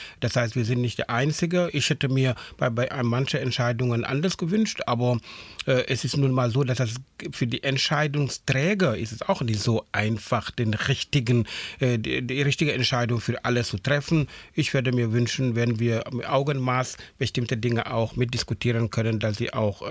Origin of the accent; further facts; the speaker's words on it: Halle, Saxony-Anhalt, Germany; Ich sage, nein, das ist nicht bei Leipzig, das ist Halle an der Saale